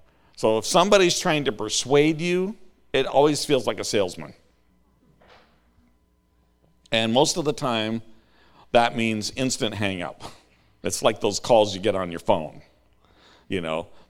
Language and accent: English; Montana, United States; I grew up in Montana. We have a lot of strange sayings in Montana.